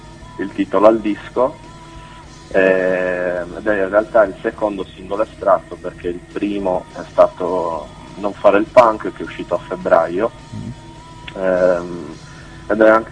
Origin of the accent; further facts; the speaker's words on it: Sicily, Italy; ma noi come siciliani, quindi ce l'hanno fatto alcuni siciliani